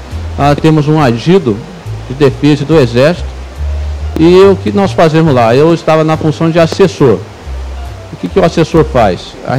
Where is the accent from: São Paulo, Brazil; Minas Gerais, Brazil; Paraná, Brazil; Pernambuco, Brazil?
Paraná, Brazil; Venceslau Brás; eu nasci no Paraná, numa cidadezinha lá do Paraná que chama-se Venceslau Brás, uma cidade bem pequena, tem 22 mil habitantes, hoje tem 22 mil, né?